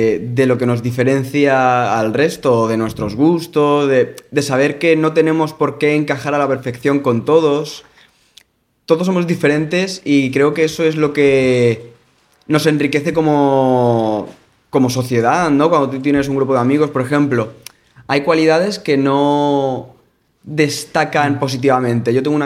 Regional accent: Cartagena, Region of Murcia, Spain; also born or lived in Madrid; Nací en Madrid y mis raíces, por así decirlo, pueden que estén ahí, pero yo soy cartagenero.

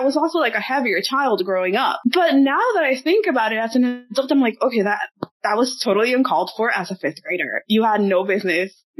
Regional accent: Burbank, California, United States; I grew up outside of the Valley in Burbank.

